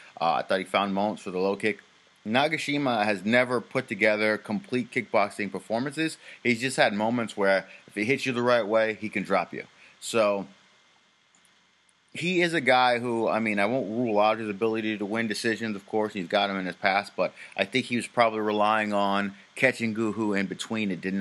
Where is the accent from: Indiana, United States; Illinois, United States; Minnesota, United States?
Minnesota, United States; Originally, I'm from Minnesota. When I was in Minnesota, the state over Wisconsin, we have rivals.